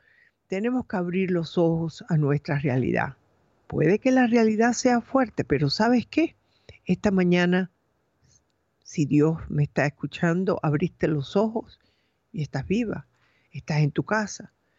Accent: Cuba; moved away; Yo vine de Cuba hace muchos años, creo que fueron hace 60 años.

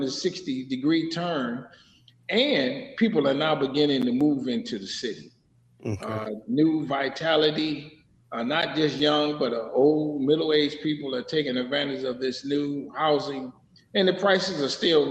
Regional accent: Detroit, Michigan, United States; And I had to defend Detroit, you know. Mm-hmm. Where you from? I'm from Detroit.

